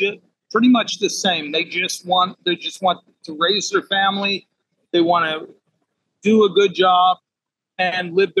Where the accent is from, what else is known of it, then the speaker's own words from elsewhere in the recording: Canada; I'm Canadian.